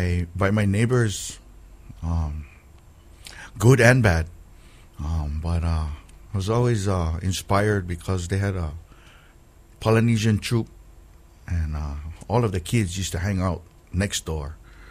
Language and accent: English; Aliamanu, Hawaii, United States; Born and raised for the first 14 years of my life in a place called Aliamanu, just in the Salt Lake area between Aloha Stadium and Salt Lake.